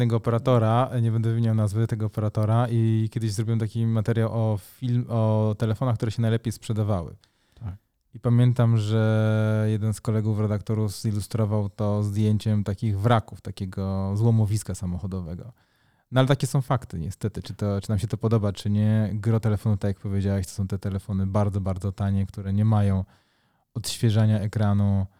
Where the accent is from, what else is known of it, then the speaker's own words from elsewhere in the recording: Subcarpathian Voivodeship, Poland; Na Podkarpacie, skąd pochodzę